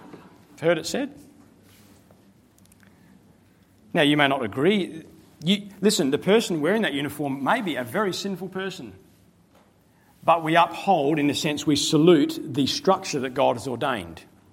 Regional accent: Australia; I'm qualified to say this because I'm an Australian, okay?

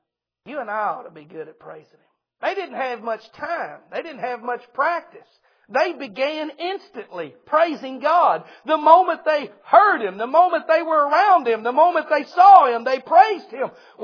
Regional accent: Greenwood, Arkansas, United States; And those that are far off, I'm a long ways off from Israel. I'm from Greenwood, Arkansas.

